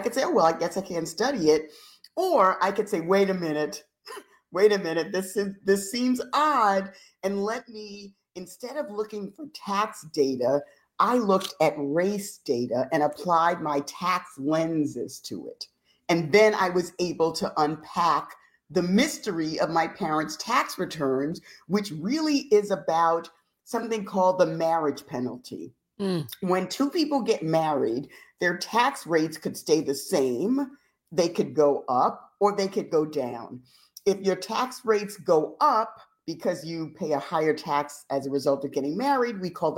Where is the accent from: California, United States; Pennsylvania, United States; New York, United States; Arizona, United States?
New York, United States; Bronx; So I grew up in the South Bronx, and I dealt with racism regularly.